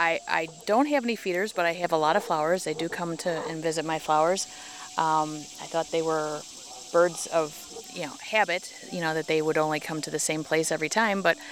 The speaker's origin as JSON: {"language": "English", "town": "Chicago Ridge", "region": "Illinois", "country": "United States", "said": "I am from Chicago Ridge."}